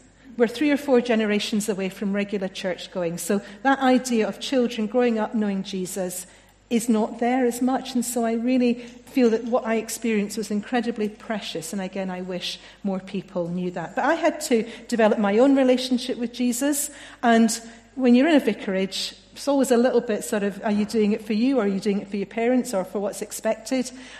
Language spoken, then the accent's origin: English; Scotland, United Kingdom; accent: Scottish; If you haven't heard the accent, it's Scottish. I grew up in Scotland. My father was ordained, so we moved around quite a lot.